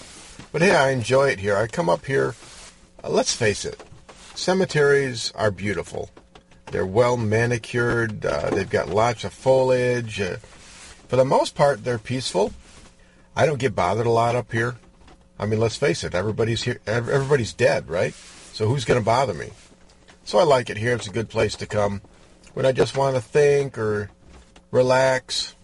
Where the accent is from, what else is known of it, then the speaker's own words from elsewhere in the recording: Orangeville, Michigan, United States; high atop Oak Hill in Orangeville, Michigan. And if you don't know where that is, well, that's my hometown.